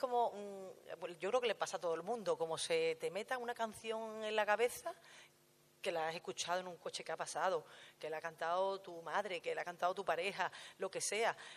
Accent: Huelva, Andalusia, Spain; mañana estoy en mi tierra, en Huelva.

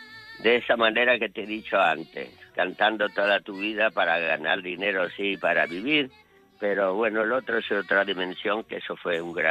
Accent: Beas de Segura, Andalusia, Spain; Soy de Bear de Segura, mi pueblo natal.

